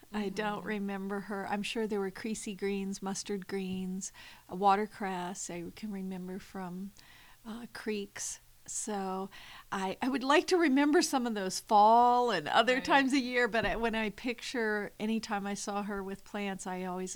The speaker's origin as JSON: {"language": "English", "town": "Covington", "region": "Virginia", "country": "United States", "tie": "born or raised there", "also_born_or_lived": "Alexandria", "said": "I was born in Alexandria, Virginia, so the city. But I spent most of my growing up in Covington, Virginia, with my grandmother and grandfather."}